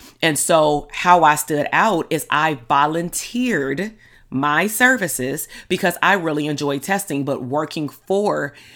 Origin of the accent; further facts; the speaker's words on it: Compton, California, United States; at some point I stopped telling people I was from Compton